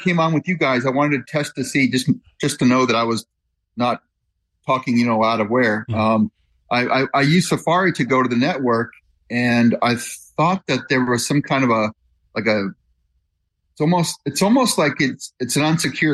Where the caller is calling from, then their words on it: Virginia, United States; Oh, Northern Virginia.